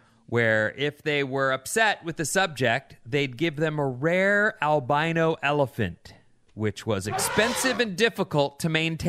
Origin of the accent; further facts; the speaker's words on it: Ireland; I also am Irish, right?